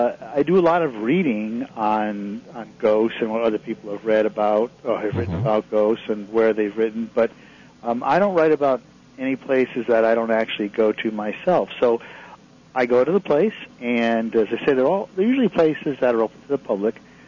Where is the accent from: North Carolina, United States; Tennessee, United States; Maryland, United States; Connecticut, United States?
Connecticut, United States; Well, I grew up in Connecticut, and I was very interested in history.